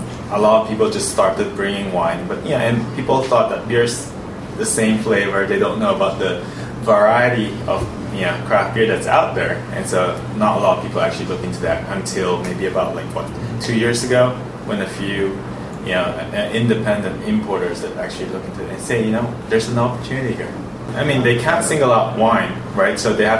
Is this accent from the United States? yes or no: no; Philippines; I grew up in the Philippines